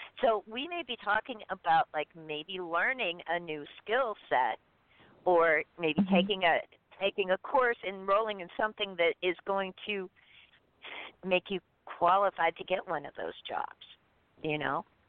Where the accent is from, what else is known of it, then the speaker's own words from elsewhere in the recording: Arizona, United States; I'm from Arizona.